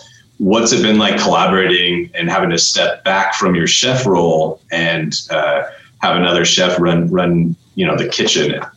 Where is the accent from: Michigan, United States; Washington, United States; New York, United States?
Washington, United States; Seattle; I grew up in the Seattle area, and it's one of the most diverse cities I've ever been in.